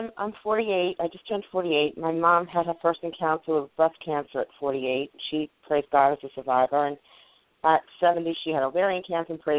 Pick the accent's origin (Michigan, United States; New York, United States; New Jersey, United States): New York, United States; I'm from Long Island.